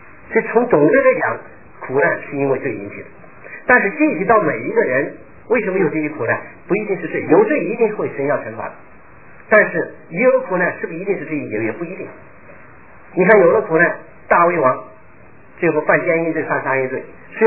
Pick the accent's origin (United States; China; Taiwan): China; 我们中国人虽然说很多人没有信佛教，但实际受了佛教的影响很深